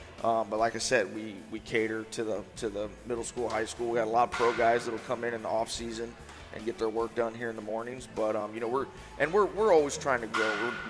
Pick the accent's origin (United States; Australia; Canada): United States; Florida; also born or lived in Atlanta; you know, we came from Atlanta. I'm from Florida originally.